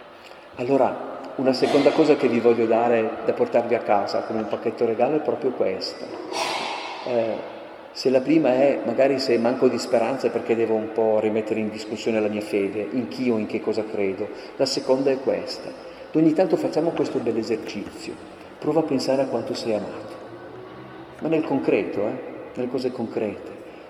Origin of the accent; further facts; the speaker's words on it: Aosta Valley, Italy; Ora faccio un po' di pubblicità per le montagne e per la Valle d'Aosta. Dalle mie parti, nei villaggi di montagna